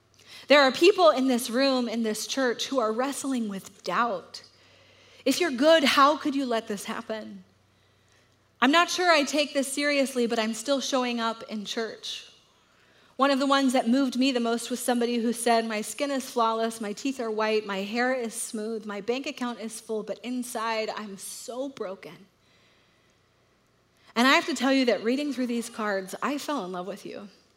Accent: Dallas, Texas, United States; I grew up in Dallas.

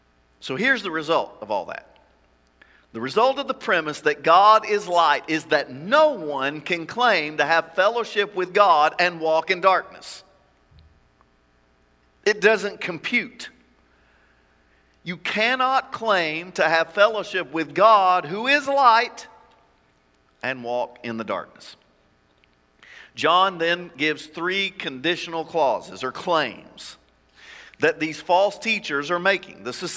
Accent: Kentucky, United States; I grew up in Appalachia in the mountains, so we sang songs, same songs a lot, so I bet you know this one. We used to sing this one in southeastern Kentucky.

